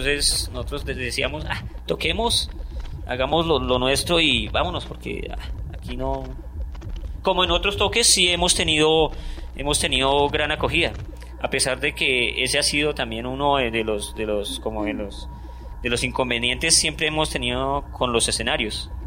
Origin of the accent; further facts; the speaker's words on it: Tunja, Boyacá, Colombia; now in Bogotá, Colombia; Sí, yo soy de Tunja. Pero ya llevo aquí 8 años, entonces.